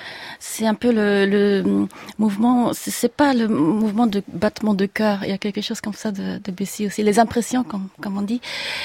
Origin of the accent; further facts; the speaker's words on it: France; j'ai grandi en France et j'ai fait mes études ici au Conservatoire supérieur de Paris.